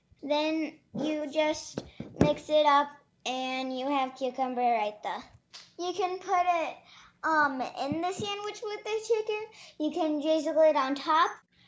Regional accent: LaGrange, Indiana, United States; I am from LaGrange, Indiana, and I am 8 years old

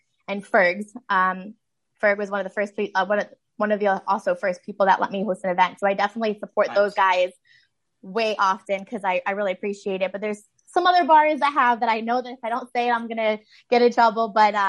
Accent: Connecticut, United States; moved away as an adult; also born or lived in Atlanta; now in St. Petersburg, United States; So I grew up in Connecticut, and then I graduated from UConn, and I always wanted to move down south.

